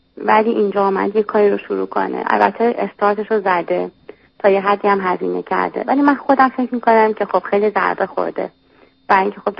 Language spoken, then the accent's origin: Persian; Iran; moved away as an adult; ما تازه 3 ماه از ایران اومدیم با اصرار شوهرم